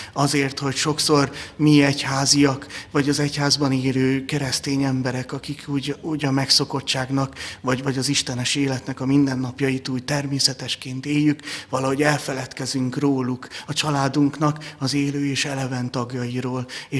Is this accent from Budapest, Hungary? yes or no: yes; Budapest, Hungary; az újpalotai lakótelepen nőttem föl, ami alapvetően egy 40 ezres lakótelepre lett tervezve, tehát 40 ezer befogadó képességre